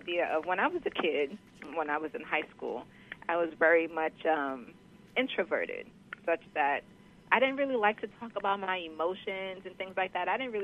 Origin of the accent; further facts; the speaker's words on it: New York City, New York, United States; New York City, the Bronx.